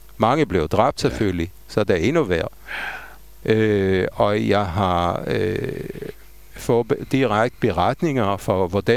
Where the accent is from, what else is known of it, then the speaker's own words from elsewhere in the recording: Jerusalem, Jerusalem District, Israel; altså jeg er fra Jerusalem